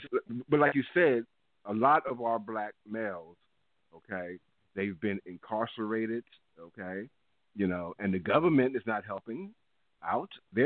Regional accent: New York, United States; I was born and raised in New York, so, you know, I was doing some crazy stuff up there.

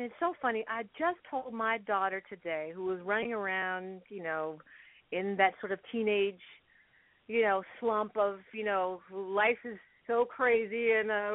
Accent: Philadelphia, Pennsylvania, United States; Philly is my hometown. My husband is from Arizona.

